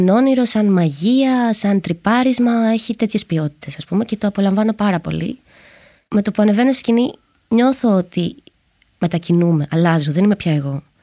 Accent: Nikaia, Attica, Greece; Μεγάλωσα στη Νίκαια. Ήταν το σπίτι που είχε φτιάξει ο παππούς μου, ο μπαμπάς της μαμάς μου. Οπότε ζούσαμε με τη γιαγιά και τον παππού

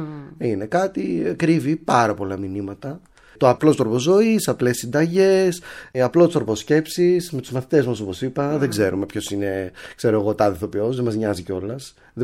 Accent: Vyroneia, Central Macedonia, Greece; εγώ μεγάλωσα στη Βηρώνια Σερών που έπινα γάλα από μία γελάδα.

